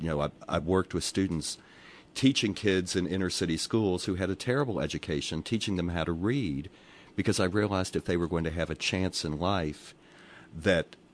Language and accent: English; Southern United States, United States; growing up in the South 50 years ago, those things are imprinted on me